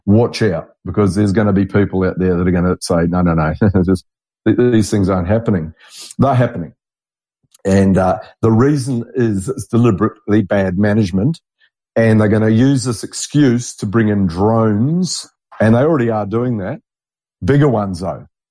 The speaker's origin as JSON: {"language": "English", "country": "New Zealand", "tie": "born or raised there", "lives_now": "Australia", "said": "And where I grew up in New Zealand was also, by coincidence, a grey nurse breeding ground. And I live in a grey nurse breeding ground in the mid-north coast of Australia."}